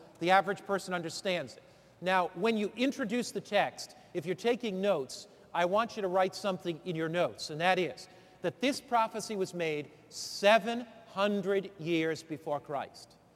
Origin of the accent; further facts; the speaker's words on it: Norwich, Connecticut, United States; born there; I was born in Norwich, Connecticut.